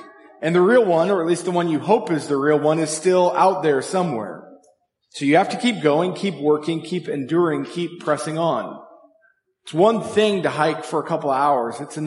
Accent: Colorado, United States; climbed Mount Princeton twice, once in January, Pikes Peak once, and also Mount Democrat, all in my home state of Colorado.

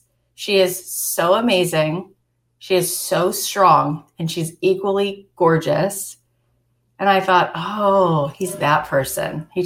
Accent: Florida, United States; moved away as an adult; I went out to Los Angeles. I grew up in Florida and went out there at 24.

